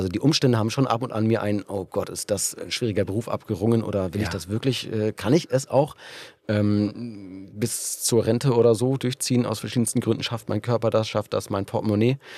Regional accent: Hamburg, Germany; bin dann zurück nach Hamburg, wo ich groß geworden bin

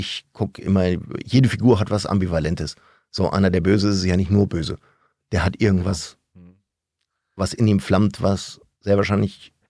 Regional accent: North Germany, Germany; ich komme aus dem Norden, da spricht man nicht so, also da, wo ich herkomme, spricht man nicht so, da spricht man platt. Das habe ich nie gelernt.

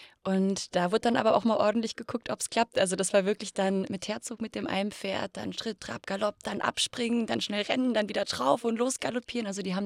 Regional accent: Rhineland-Palatinate, Germany; Nee, ich komme aus der Pfalz.

